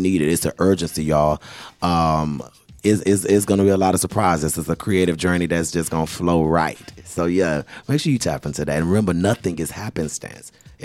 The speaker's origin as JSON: {"language": "English", "town": "Houston", "region": "Texas", "country": "United States", "tie": "born or raised there", "said": "Yeah, I'm in California, you know, where weed is legal and things, and it has been for a while, you know, and growing up in Houston"}